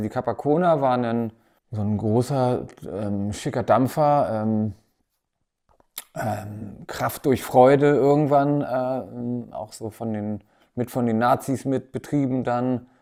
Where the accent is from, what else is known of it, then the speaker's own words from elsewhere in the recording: Timmendorfer Strand, Schleswig-Holstein, Germany; Aber ich komme ja hier aus der Gegend, aus Timmendorfer Strand, und habe hier auch angefangen und habe hier auch meine erste kleine Band gehabt.